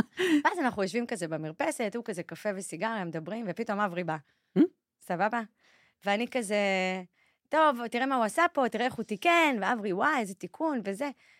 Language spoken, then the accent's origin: Hebrew; Rishon LeZion, Central District, Israel; אני מראשון, אני מרשלת.